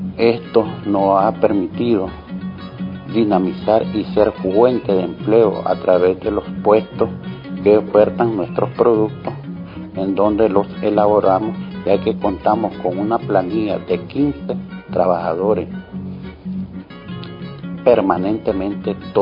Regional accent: Masaya, Nicaragua; Soy originario de Masaya.

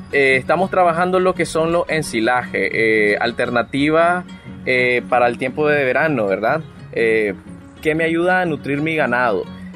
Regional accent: Nueva Guinea, South Caribbean Coast Autonomous Region, Nicaragua; soy de comunidad de Las Delicias del Masallón, municipio de Nueva Guinea

